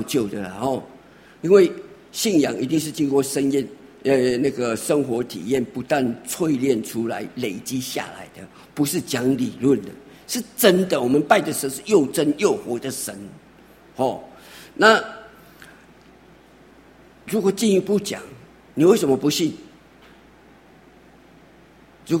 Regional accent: Taiwan; 讲容易，但是我们台湾人常说啊，这个人就是要超烦啦

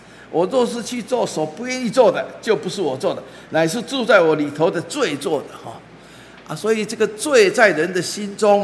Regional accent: China; 那我们中国人啊很会解说这个情欲

